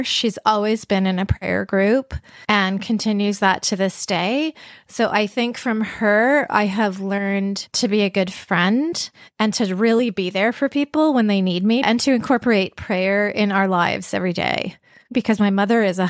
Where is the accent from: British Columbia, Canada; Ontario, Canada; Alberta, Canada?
British Columbia, Canada; Vancouver; So I grew up in Vancouver, BC.